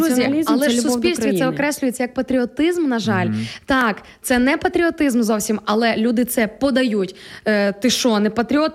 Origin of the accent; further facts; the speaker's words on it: Lviv, Lviv Oblast, Ukraine; now in Kyiv, Ukraine; після того, як я переїхала зі Львова в Київ